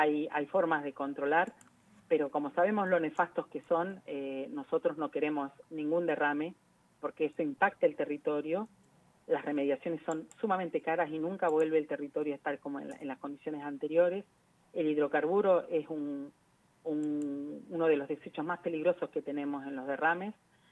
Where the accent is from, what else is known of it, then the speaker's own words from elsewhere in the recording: Neuquén, Argentina; now in Río Negro, Argentina; Yo soy neuquina de nacimiento, he adoptado la vida en Río Negro, pero yo soy neuquina